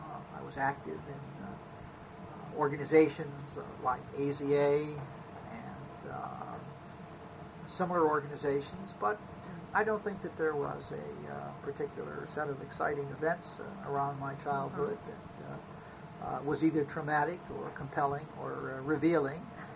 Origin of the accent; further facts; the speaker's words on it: Pittsburgh, Pennsylvania, United States; I grew up in East End. I grew up on Hayes Street in East End, and I went to Fulton Elementary School and Peabody High School before I entered the University of Pittsburgh.